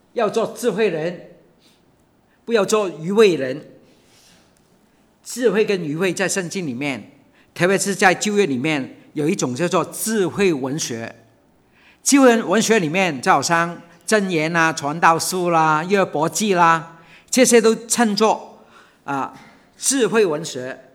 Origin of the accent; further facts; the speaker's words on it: China; 我们中国人所谓的听话很有意思。